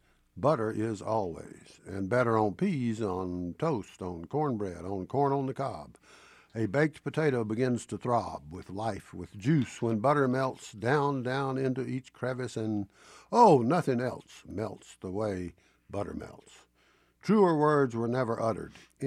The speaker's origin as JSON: {"language": "English", "town": "Decatur", "region": "Georgia", "country": "United States", "tie": "born or raised there", "said": "last night in a family-style restaurant in Decatur, Georgia, my hometown"}